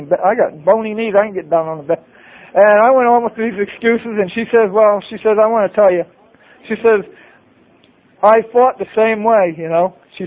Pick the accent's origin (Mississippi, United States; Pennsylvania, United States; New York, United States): Pennsylvania, United States; I was able to go to my hometown of Pennsylvania.